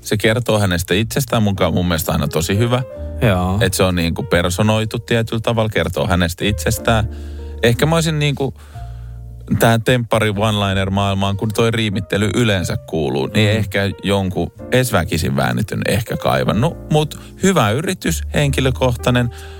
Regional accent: Nummi-Pusula, Uusimaa, Finland; mihin myöskin rakas kotikuntani Nummi Väli-Pusula nykyään.

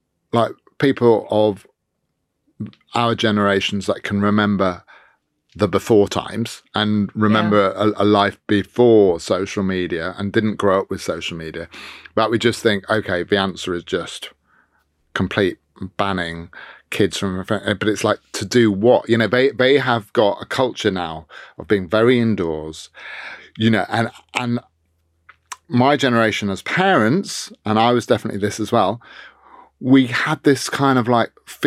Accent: Newark-on-Trent, East Midlands, United Kingdom; my hometown has finally got a Waterstones. I think we were like the 600th Waterstones or something, like within the last year. It never had a bookshop when I was growing up, Newark-on-Trent in Nottinghamshire.

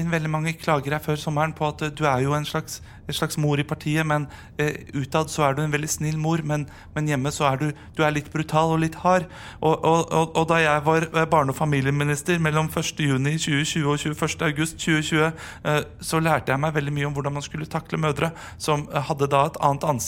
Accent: Oppegård, Akershus, Norway; Jeg kommer fra Oppegård

